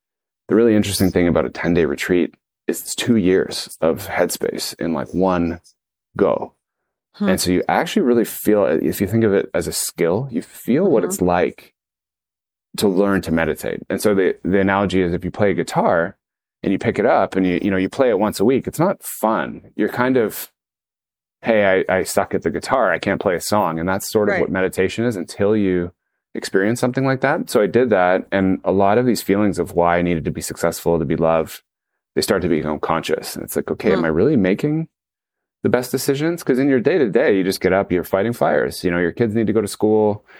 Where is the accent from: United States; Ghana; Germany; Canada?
Canada; Toronto, Ontario; friends I grew up with in Toronto